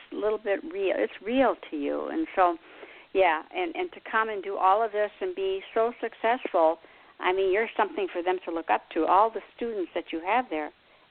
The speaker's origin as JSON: {"language": "English", "country": "United States", "said": "You know, I'm just from the United States, not just"}